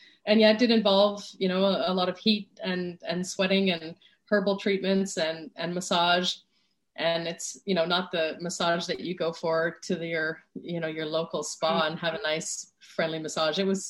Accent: Canada; So being Canadian, I'm, you know, sort of naturally modest

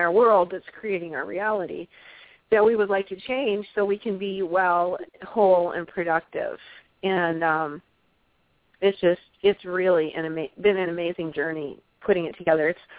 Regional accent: Michigan, United States; I'm a Colorado person, but I'm from Michigan originally, and I'm living in Grand Haven finishing the book right now

